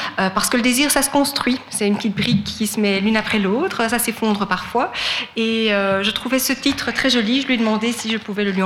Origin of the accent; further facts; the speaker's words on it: Belgium; c'est peut-être parce qu'on est belge, mais c'est un métier qui existe vraiment.